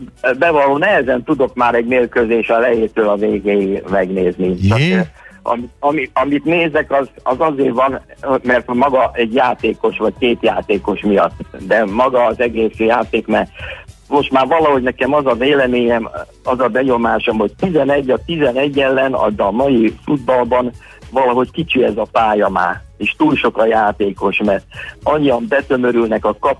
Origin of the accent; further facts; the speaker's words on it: Hungary; born there; moved away; hát Magyarországon születtem, de hát most itt élünk, így alakult a sors